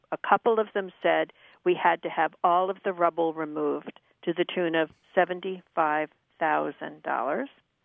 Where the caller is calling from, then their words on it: Philadelphia, Pennsylvania, United States; I'm calling from Frankfurt Friends School in the Frankfurt section of Philadelphia.